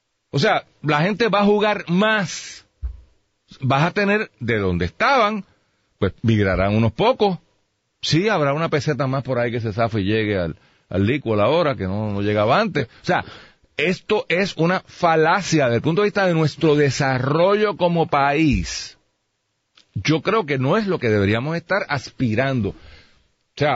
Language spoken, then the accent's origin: Spanish; Puerto Rico; porque yo soy boricua, para que tú lo